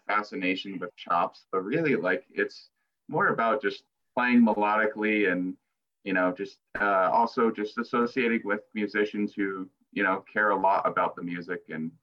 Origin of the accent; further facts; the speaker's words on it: Milford, United States; I'm originally from Milford myself.